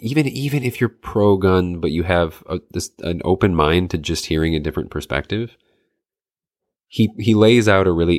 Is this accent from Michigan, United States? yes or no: yes; Michigan, United States; I grew up in the North Woods of Michigan, so people, it was hunting, like, that's what you did.